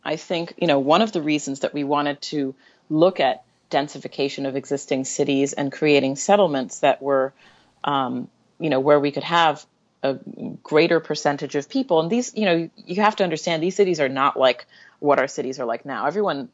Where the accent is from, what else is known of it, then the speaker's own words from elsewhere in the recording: Jamaica; born there; I was born in Jamaica. And so when I look at these storms, you can see the outline of Jamaica